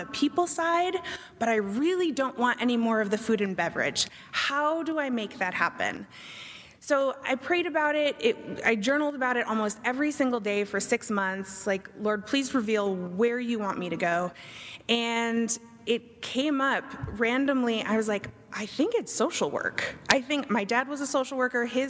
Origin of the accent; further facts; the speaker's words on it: Connecticut, United States; So, I am originally from Connecticut.